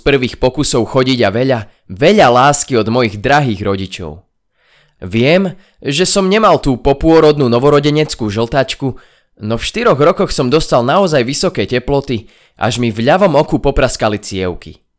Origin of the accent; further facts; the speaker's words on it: Moravia, Czechia; also born or lived in Bojnice, Slovakia; Narodil som sa v roku 1988 v Bojniciach. Neviem, ako je to možné, že práve tam, lebo sme žili na Morave.